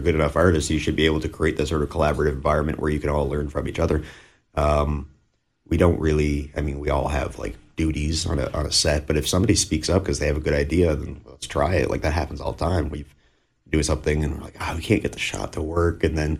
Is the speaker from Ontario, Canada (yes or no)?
no; Pleasant Bay, Nova Scotia, Canada; I grew up in Pleasant Bay, which is a bit of a mountain away, but in relative terms to rural Cape Breton or neighboring towns.